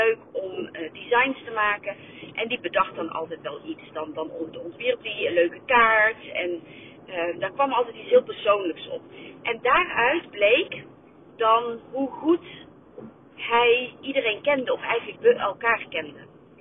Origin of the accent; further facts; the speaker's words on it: Netherlands; De verhoudingen, dat is toch anders dan wij als Nederlanders gewend zijn.